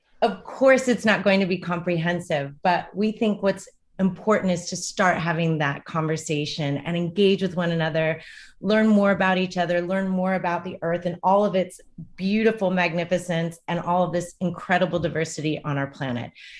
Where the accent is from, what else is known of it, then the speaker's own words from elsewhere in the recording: Kansas City, Missouri, United States; I grew up in Kansas City, so I like to say that Kansas City is my hometown, my heart town.